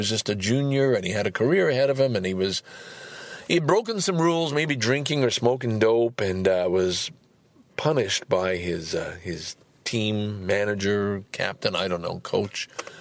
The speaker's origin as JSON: {"language": "English", "town": "Valleyfield", "region": "Quebec", "country": "Canada", "tie": "born or raised there", "also_born_or_lived": "Montreal / Sorel", "said": "I am from Valleyfield. That's my hometown, although I was born in Montreal. Spent the first year in Sorel, and then my father moved to Valleyfield"}